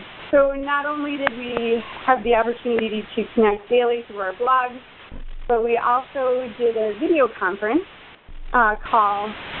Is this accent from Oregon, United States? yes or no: no; New York, United States; expand to include educators from Colorado, North Carolina, Georgia, and New York State, of course, because I'm from New York State.